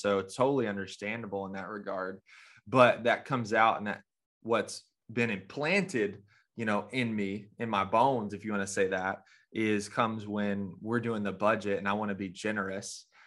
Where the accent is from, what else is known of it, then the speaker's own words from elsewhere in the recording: Arkansas, United States; like, maybe Rena and I grew up in Arkansas. I don't want to see snakes. I've seen a ton of snakes.